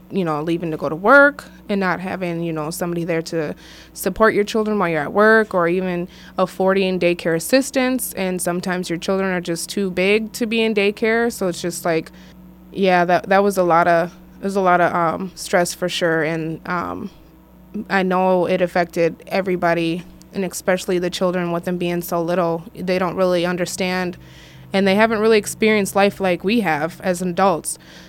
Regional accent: St. Paul, Minnesota, United States; I'm 32 years old. I was born and raised in St. Paul. My family moved a lot, so I really just basically all over St. Paul. That's where I'm from.

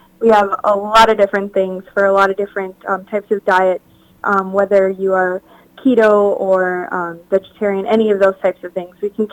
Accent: Ellsworth, Wisconsin, United States; I am actually originally from Ellsworth, Wisconsin. It was kind of a spur-of-the-moment decision to come to Hastings.

